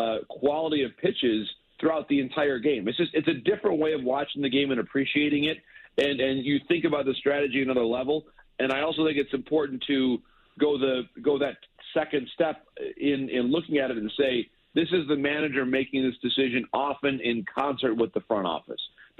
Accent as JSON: {"language": "English", "region": "Michigan", "country": "United States", "tie": "born or raised there", "said": "And certainly I grew up in Michigan"}